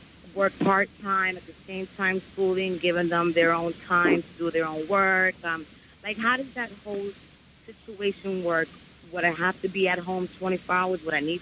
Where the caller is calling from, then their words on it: New York City, New York, United States; From New York City. I'm in Manhattan as we speak.